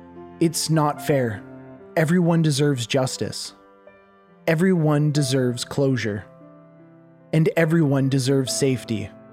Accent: Canada; As a Canadian, we learn about the Underground Railway.

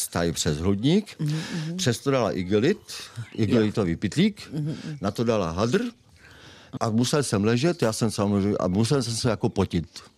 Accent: Moravia, Czechia; Já jsem z Moravy a vyrostl jsem v takové rodině uprostřed Hané, nebo uprostřed, to je vlastně kraj Hané, uprostřed Moravy

